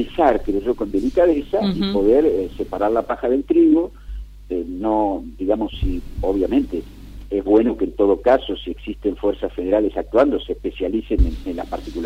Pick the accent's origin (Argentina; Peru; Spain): Argentina; Pero somos argentinos todos.